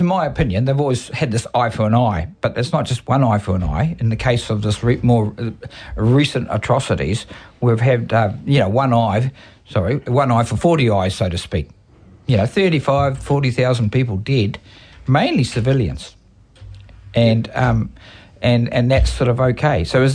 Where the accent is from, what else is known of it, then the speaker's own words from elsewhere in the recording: Brentwood, East of England, United Kingdom; if I come from England, I come from Essex, some of my English ancestors, if I went back into Essex, into Brentwood, where I'm from